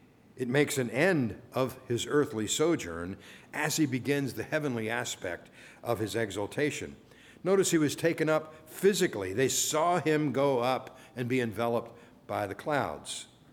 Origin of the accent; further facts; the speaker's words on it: Maryland, United States; I said, "Well, we're from Maryland. Do you think you could?"